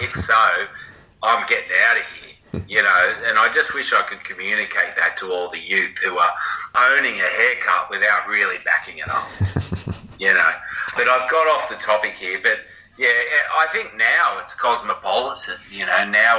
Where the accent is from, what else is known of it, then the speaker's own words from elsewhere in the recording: Cronulla, New South Wales, Australia; Well, I guess I don't know too much about it anymore, but I grew up in Cronulla.